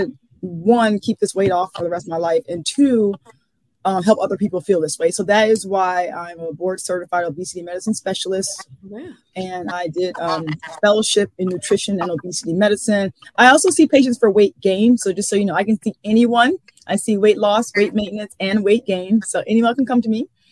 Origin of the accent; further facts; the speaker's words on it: Atlanta, Georgia, United States; So, one, I'm from Atlanta.